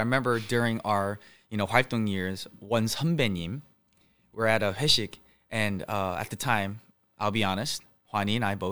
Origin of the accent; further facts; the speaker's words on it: United States; born there; Like, yeah, I was born in the States.